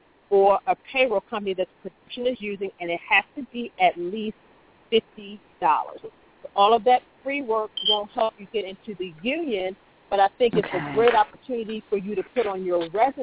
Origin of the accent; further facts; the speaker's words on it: Baltimore, Maryland, United States; Back in the day, I'm from Baltimore, and back in the day when, they, you know, they still have the Preakness now, but when the Preakness was coming to Baltimore, I would work a lot with ESPN.